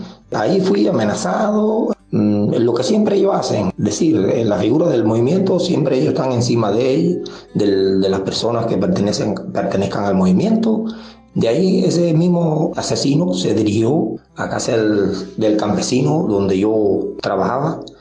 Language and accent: Spanish; Cuba; como ciudadanos cubanos